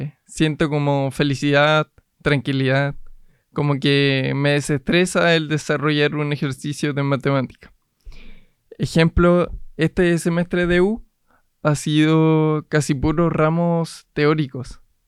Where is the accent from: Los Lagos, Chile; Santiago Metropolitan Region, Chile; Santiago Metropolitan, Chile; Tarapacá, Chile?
Los Lagos, Chile; Puerto Montt; also born or lived in Rancagua; de partida yo nací en Rancagua y ahora yo actualmente vivo en Puerto Montt.